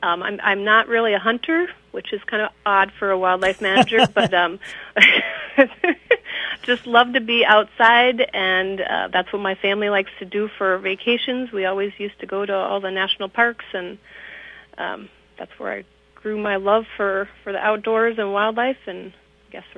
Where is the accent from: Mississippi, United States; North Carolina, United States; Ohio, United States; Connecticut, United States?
Ohio, United States; now in Brainerd, United States; No, I'm actually from Ohio. So I kind of landed here after grad school up in the northwest corner of Minnesota by chance, and then had this job opening down here in Brainerd after 10 years working for the DNR.